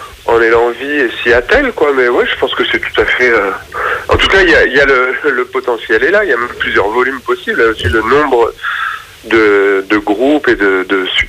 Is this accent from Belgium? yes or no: no; Paris, Île-de-France, France; born there; Ouais, je suis né à Paris, mais bon, voilà, j'avais mes grands-parents qui étaient à côté de Caen, à Bayeux.